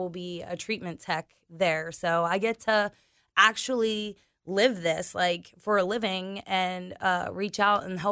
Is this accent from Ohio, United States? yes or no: yes; Cincinnati, Ohio, United States; Well, I grew up in Western Hills in Bridgetown.